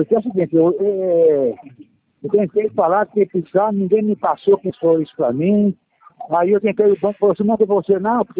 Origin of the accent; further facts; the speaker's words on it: Matão, São Paulo, Brazil; a minha cidade é Matão